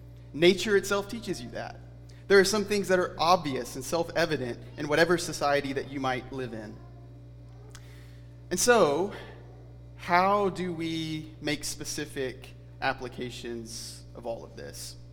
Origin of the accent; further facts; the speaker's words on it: Alabama, United States; I grew up in Alabama. And that was very, very common among the women of the church that I grew up in.